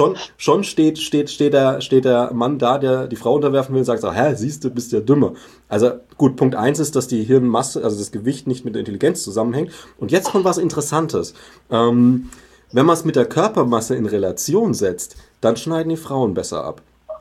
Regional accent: Bavaria, Germany; Ich komme aus Bayern, klar

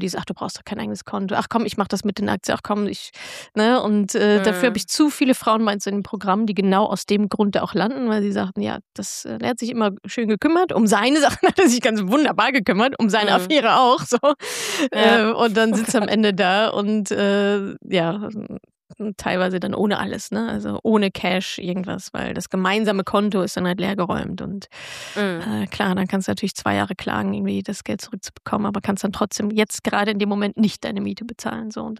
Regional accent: Dortmund, North Rhine-Westphalia, Germany; Ich komme aus Dortmund.

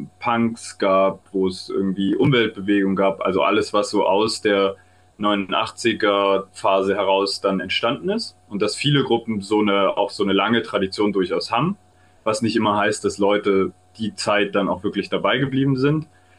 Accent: Dresden, Saxony, Germany; Ich sitze in Dresden gerade, wo ich aufgewachsen bin, wo ich geblieben bin.

